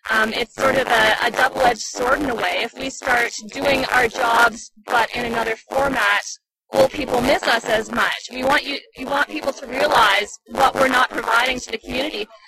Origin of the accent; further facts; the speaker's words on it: Canada; not because of me personally, but just as a Canadian taxpayer.